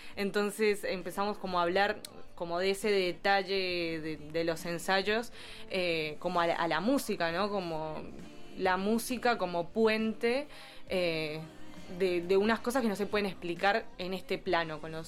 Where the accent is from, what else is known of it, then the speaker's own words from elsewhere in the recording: Bogotá, Colombia; now in La Plata, Argentina; Nací en Colombia, Bogotá, pero llevo muchos años acá.